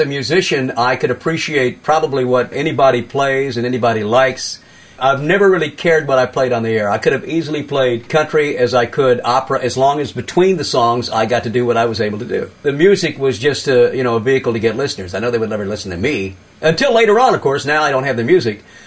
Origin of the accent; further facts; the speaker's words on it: Mississippi, United States; remember, I'm from Mississippi.